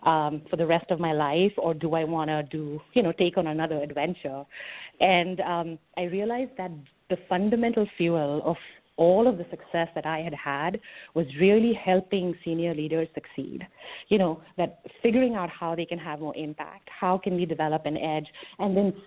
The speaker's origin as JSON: {"language": "English", "country": "India", "tie": "born or raised there", "said": "I grew up in India, and I began my career more than 20 years ago."}